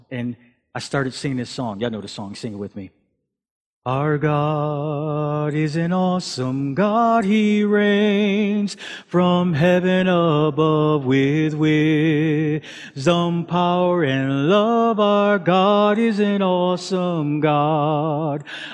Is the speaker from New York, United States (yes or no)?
yes; Buffalo, New York, United States; And now, yeah, I grew up in Buffalo, New York. I grew up in the city. I didn't go camping much.